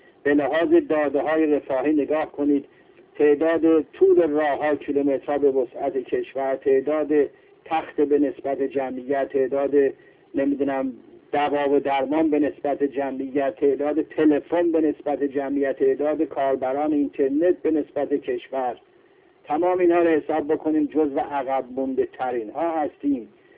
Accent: Iran; در حال این روی غمناک من برای وطنم، وطن عزیزم ایران.

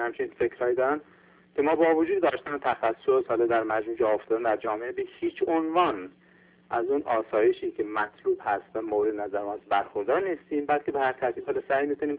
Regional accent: Iran; نه به خاطر این که ما ایرانی هستیم

